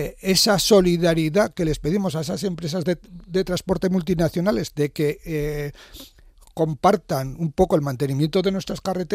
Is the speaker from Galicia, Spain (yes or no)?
no; Corella, Navarre, Spain; Yo subo todos los días de mi pueblo Corella a Pamplona